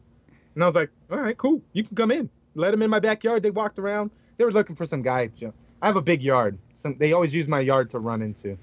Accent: Ohio, United States; also born or lived in Indiana; I grew up in the South as well. My mom is from Kentucky. I grew up in Ohio, Indiana, but I was born out here, moved out there at 3, right?

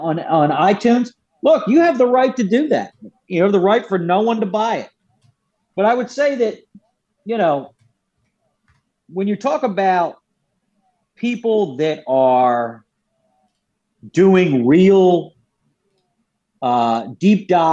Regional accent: Philadelphia, Pennsylvania, United States; I'm an Irish Catholic guy from Philadelphia, right?

